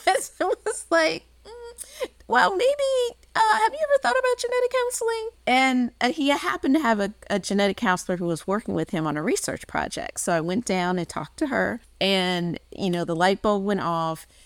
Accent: Maryland, United States; I'm from Maryland, a rural part of Maryland, but had kind of hung around D.C. in my college years.

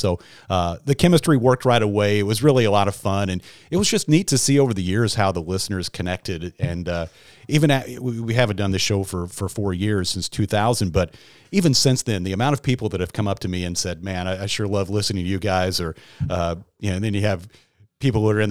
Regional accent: Bowling Green, Kentucky, United States; I grew up in Kentucky. I grew up in Bowling Green. I went to Western Kentucky.

